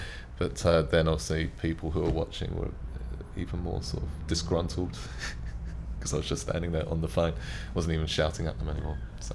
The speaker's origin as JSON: {"language": "English", "region": "London", "country": "United Kingdom", "said": "I'm 40 years old, and I come from London."}